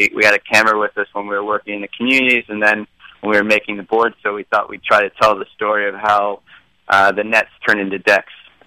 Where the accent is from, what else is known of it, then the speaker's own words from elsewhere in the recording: Northeast, United States; We're all originally from the Northeast in the States.